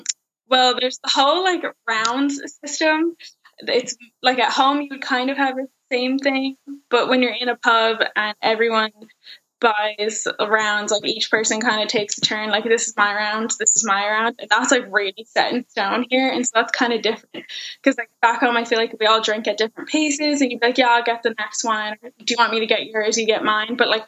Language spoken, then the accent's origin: English; United States; accent: American; this guy heard my American accent